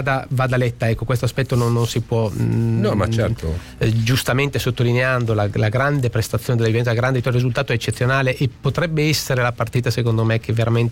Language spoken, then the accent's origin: Italian; Brescia, Lombardy, Italy; Io sono bresciano